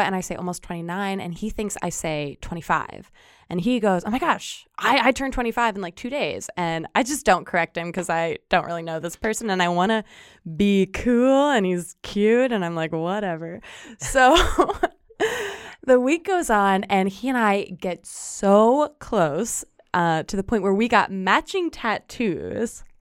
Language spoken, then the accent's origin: English; Ireland; And for the record, listeners, I am Irish.